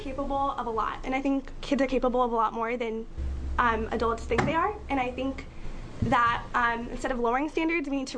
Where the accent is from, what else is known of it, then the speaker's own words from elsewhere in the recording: Portland, Oregon, United States; And when I was in that other state, I moved there from Portland, and I was years behind.